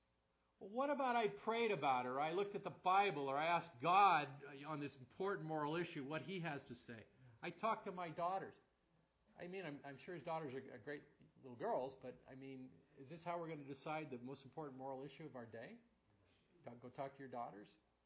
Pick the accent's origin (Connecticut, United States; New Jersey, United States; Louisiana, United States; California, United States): California, United States; San Francisco; I grew up in San Francisco, the most liberal city maybe in the country at that time.